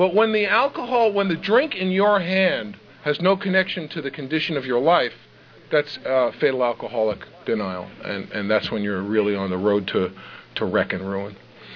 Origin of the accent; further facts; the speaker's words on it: New York City, New York, United States; I grew up in the Bronx in New York City.